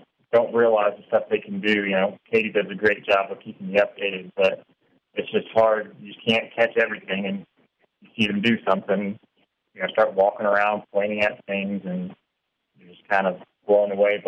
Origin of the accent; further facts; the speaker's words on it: Texas, United States; born there; also born or lived in Germany / Belgium / Sumter, United States; So I was born in Texas. We moved to Germany for 4 years. Then after that, we moved to Belgium for 3.5 years.